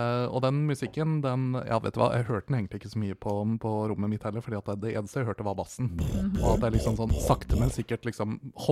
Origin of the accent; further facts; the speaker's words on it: Innlandet, Norway; Nei, i Valdre så var det heller ikke noen russebusser, der var det bare russebiler.